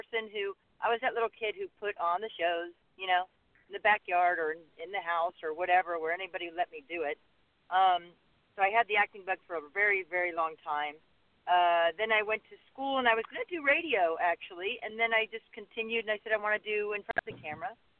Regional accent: Miami, Florida, United States; I was born. I lived in Miami.

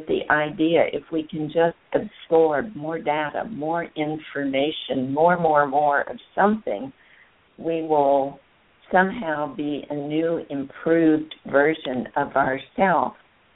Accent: East Coast, United States; also born or lived in California / Asia; I'm originally from the East Coast. I went to college in California. I got married, went back to the East Coast, came back to California, and then I moved to Asia for 5.5 years.

